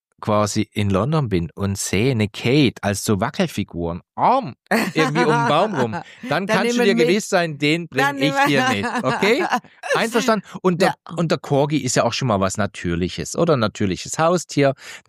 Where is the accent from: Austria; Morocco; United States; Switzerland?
Switzerland; Schwendi, Glarus; Hier stadtnah Zürich, ich bin ein Landei, oder? Ich meine, ich komme aus dem Glarnerland.